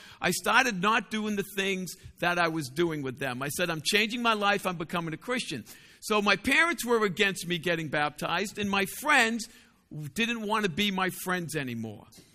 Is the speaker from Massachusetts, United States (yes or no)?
yes; Boston, Massachusetts, United States; So I love going to new countries. I'm just a Bostonian who've been nowhere else.